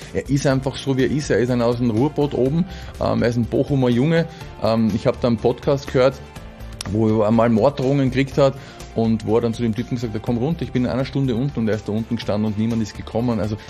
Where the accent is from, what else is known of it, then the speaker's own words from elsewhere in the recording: Austria; Trotzdem bin ich Österreicher und ich bin Patriot